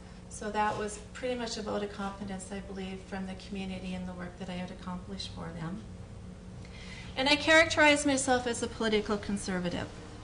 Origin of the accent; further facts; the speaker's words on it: Ketchikan, Alaska, United States; I was born in Ketchikan. I come from a very large family. I'm the seventh of 12 kids